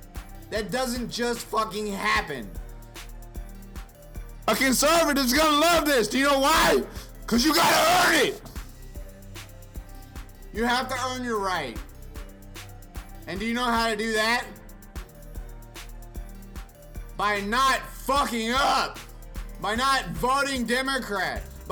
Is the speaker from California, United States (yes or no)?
no; Texas, United States; Hell, I'm from Texas.